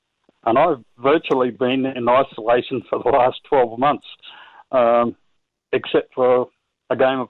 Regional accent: Townsville, Queensland, Australia; I'm from Townsville, and we had a flood here last February. I live on my own.

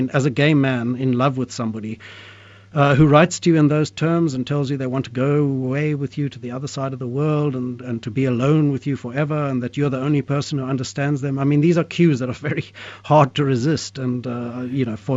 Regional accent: South Africa; I grew up with this in South Africa

